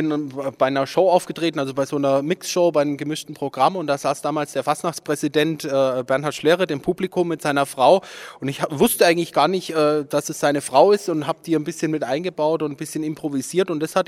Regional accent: Würzburg, Bavaria, Germany; auf der Landesgartenschau in Würzburg, meine Heimat, da wo ich herkomme.

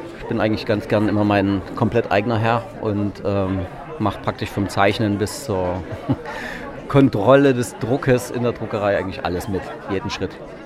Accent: East Germany, Germany; Ich bin ja im Osten aufgewachsen

